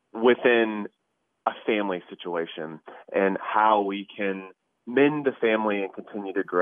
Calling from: Raleigh, North Carolina, United States; I'm calling from Raleigh, and I'm a prosecutor.

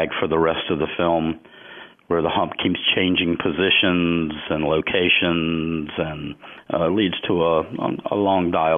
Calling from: Mount Airy, Maryland, United States; I'm from Mount Airy, Maryland.

